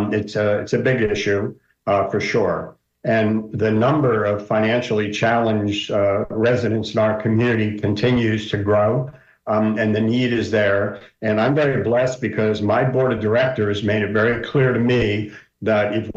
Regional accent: Jefferson Township, New Jersey, United States; I was the council president of my hometown, Jefferson Township, up in New Jersey.

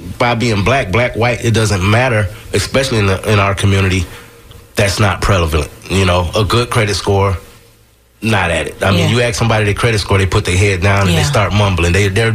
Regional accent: Detroit, Michigan, United States; As you all know, I'm from Detroit, Michigan.

